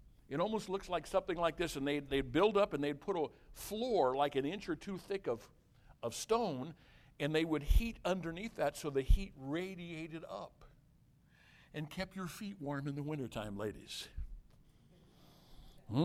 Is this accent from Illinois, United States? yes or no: yes; Illinois, United States; Where I grew up in Southern Illinois, I would never, ever wear a pair of shoes like I wear here or there.